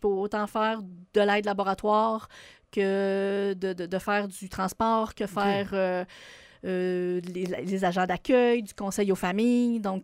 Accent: Baie-Saint-Paul, Quebec, Canada

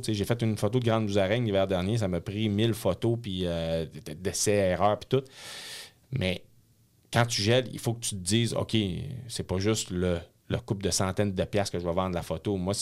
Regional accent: Quebec, Canada

